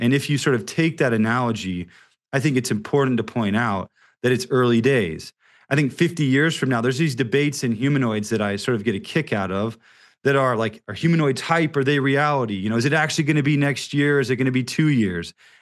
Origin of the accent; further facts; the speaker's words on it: Austin, Texas, United States; You know, I mean, we picked Austin because we're from Austin.